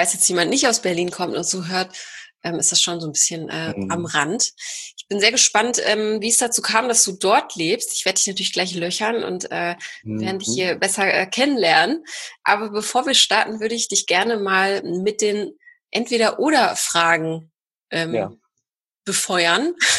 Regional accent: Poland; Ich bin ja auch Polin

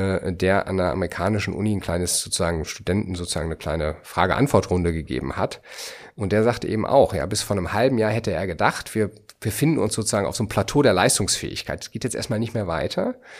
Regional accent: North Rhine-Westphalia, Germany; Ich bin ja Kind des Ruhrgebiets

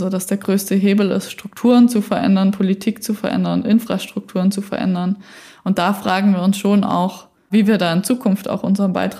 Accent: Bavaria, Germany; bei uns in Franken im Pegnitztal bei Ruprechtstegen

